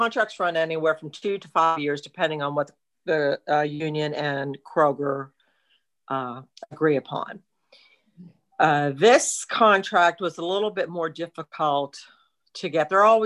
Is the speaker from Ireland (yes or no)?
no; Point Marion, Pennsylvania, United States; I am from Point Marion, Pennsylvania, and I was born July 20th, 1960.